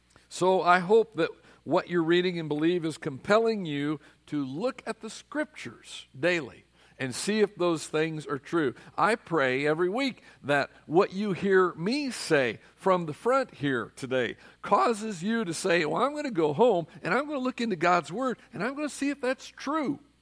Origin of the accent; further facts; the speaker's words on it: Colorado, United States; for 10 years of my life, I grew up in the state of Colorado before marijuana, all right? I grew up in Colorado.